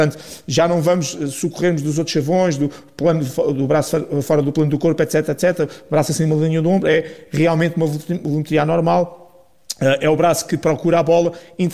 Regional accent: Portugal; como portugueses, estamos contentes pela passagem

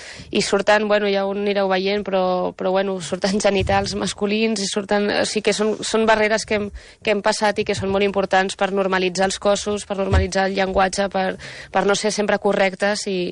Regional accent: Catalonia, Spain; jo soc catalana

